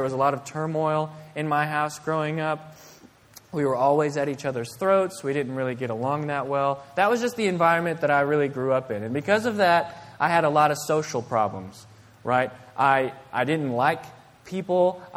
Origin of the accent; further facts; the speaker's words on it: Bible Belt, United States; And I grew up in the Bible Belt, and so I was surrounded by Christians